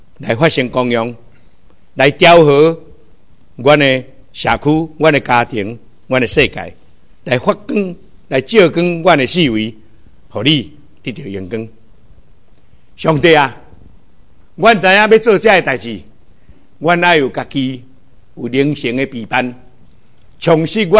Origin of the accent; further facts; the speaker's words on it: Taiwan; now in United States; 我的故乡台湾也有很大的变化。我的美国明年的选举也不知道要怎样